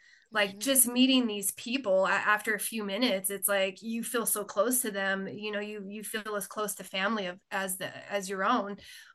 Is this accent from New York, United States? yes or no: no; Flagstaff, Arizona, United States; when I came back to my hometown Flagstaff.